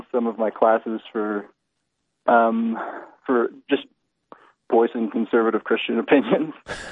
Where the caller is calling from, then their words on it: Provo, Utah, United States; I'm calling from David O. McKay Building on BYU campus.